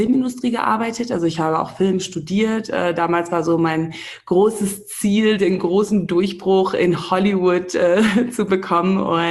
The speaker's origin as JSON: {"language": "German", "town": "Windhoek", "region": "Khomas", "country": "Namibia", "tie": "born or raised there", "also_born_or_lived": "England / Scotland / Dubai / Australia", "said": "Und ich befinde mich jetzt gerade in diesem Moment in Namibia, in Windhoek. Und das ist tatsächlich meine Heimat. Also ich bin seit 2 Monaten wieder zurück in meiner Heimat. Ich war 16 Jahre all over the place, also England, Schottland, Dubai, Australien"}